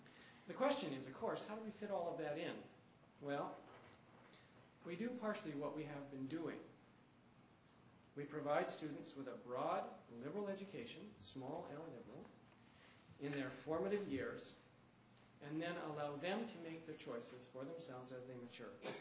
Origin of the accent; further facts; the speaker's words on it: Quebec, Canada; although I grew up in Quebec, so I also support that.